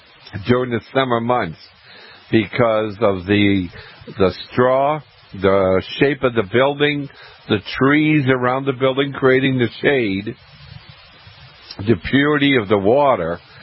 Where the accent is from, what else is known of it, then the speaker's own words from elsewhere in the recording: Maine, United States; I grew up in Maine. I still live in Maine.